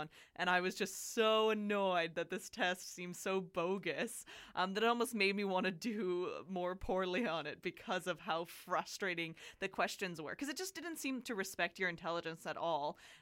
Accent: United States; I grew up in the States

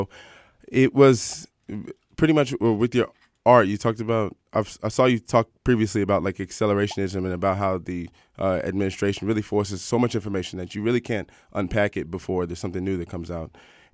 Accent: Washington, District of Columbia, United States; So I'm from Washington, D.C. as well.

